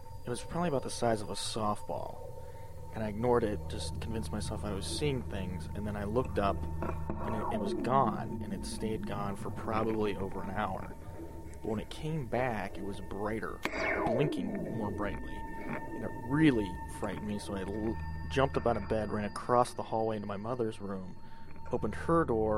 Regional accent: Appalachia, United States; Since I grew up in Appalachia in a very rural setting, I thought it was space aliens.

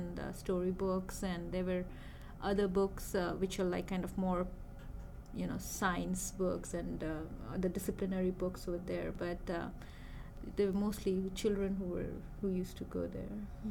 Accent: Kolkata, West Bengal, India; also born or lived in Kanpur; I was born in Kanpur, so that is in central part of India, but I belong to Calcutta, which is the eastern part of India. So I'm from India, and I come from the West Bengal region, which is the eastern part of India.

